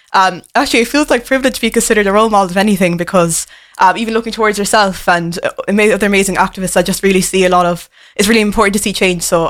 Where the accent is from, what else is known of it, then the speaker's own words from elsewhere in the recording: Munster, Ireland; But, yeah, so … I'm from West Cork. I'm of mixed race heritage, mm-hmm. so Nigerian and Irish traveller.